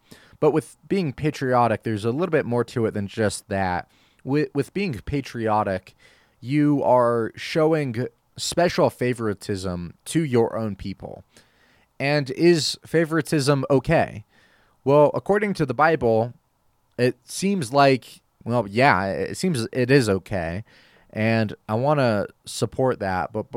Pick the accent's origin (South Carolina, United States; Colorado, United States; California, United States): Colorado, United States; I grew up here in Colorado, and because of that, New Jersey and Colorado, they both have a special place in my heart.